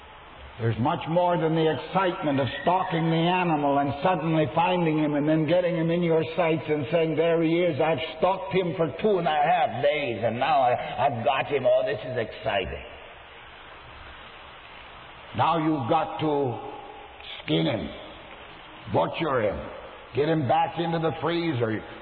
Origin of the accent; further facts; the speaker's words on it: Canada; when I'm a Canadian, and in Canada, we're very strict about our hunting rules.